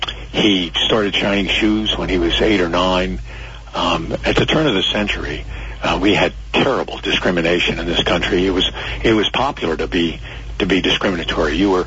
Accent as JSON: {"language": "English", "town": "Maplewood", "region": "New Jersey", "country": "United States", "tie": "born or raised there", "said": "I was raised in Maplewood, New Jersey. My father was an immigrant from Abruzzi, Italy."}